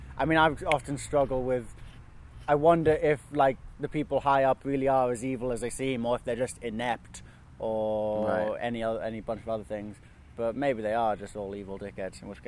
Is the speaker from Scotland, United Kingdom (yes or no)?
no; Newcastle, North East England, United Kingdom; now in London, United Kingdom; I did a lot of stuff in my hometown in Newcastle. For a while, I was quite active on the jazz scene up there, and then I realized the entire town was fucked, and I moved to London.